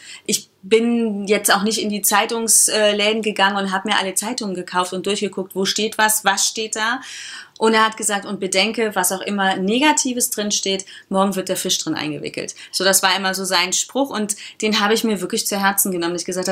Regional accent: Cologne, North Rhine-Westphalia, Germany; wie als Kölnerin, wie Karneval ist

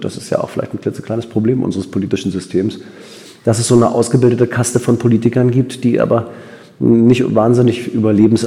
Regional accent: Berlin, Germany; born or raised there

